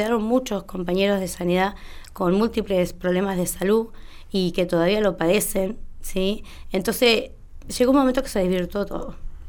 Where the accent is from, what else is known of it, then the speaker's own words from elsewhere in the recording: Neuquén, Argentina; Yo soy neuquina, nací acá y la realidad es que vivo para el lado del oeste